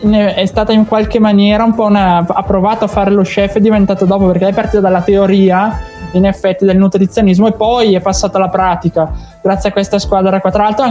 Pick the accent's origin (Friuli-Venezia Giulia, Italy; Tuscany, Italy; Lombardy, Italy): Lombardy, Italy; Bergamo; perché essendo bergamasco quindi lo conosco